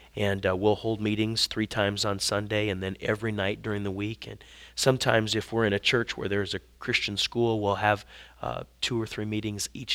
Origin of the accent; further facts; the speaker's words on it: Indiana, United States; I grew up in Indiana, really only about 5 hours from here.